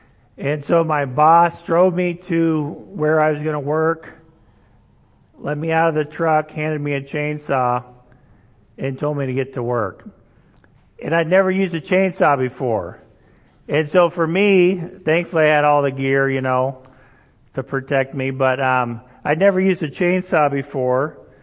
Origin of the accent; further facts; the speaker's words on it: Indonesia; Growing up in Indonesia, they didn't have turkeys there.